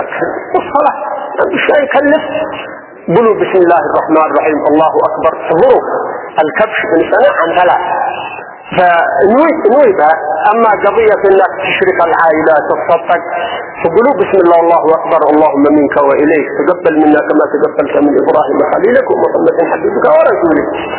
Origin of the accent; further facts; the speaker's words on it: Yemen; وعلى بلادنا اليمن